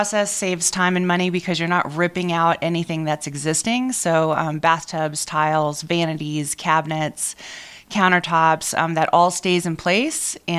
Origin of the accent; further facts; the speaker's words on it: Maryland, United States; we're from Maryland, and just recently moved to the Valley in May, although we've been coming here for maybe 4 or 5 years now.